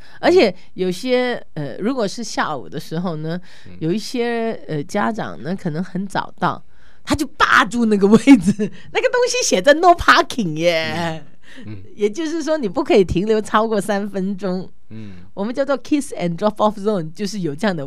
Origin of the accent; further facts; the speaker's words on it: Singapore; now in Australia; 像我从新加坡来的，那我们车子很密集